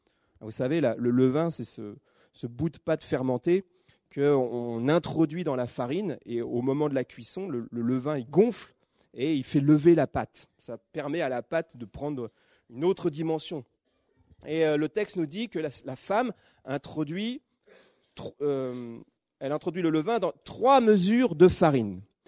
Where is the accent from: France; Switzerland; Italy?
France; si on prend, nous, en tant que Français, notre référence, ça va être la baguette.